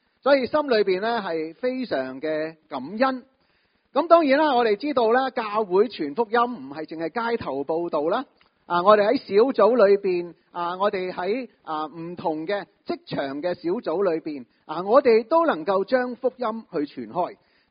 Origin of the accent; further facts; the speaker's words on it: China